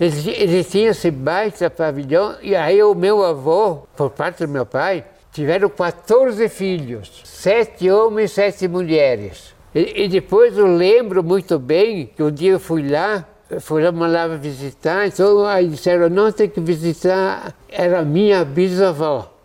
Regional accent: Farroupilha, Rio Grande do Sul, Brazil; born there; Eu nasci aqui em Farroupilha.

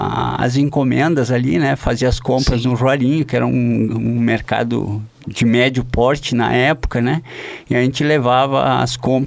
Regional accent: Farroupilha, Rio Grande do Sul, Brazil; born there; ali no Hospital Cibele, aqui em Farroupilha, nasci aqui

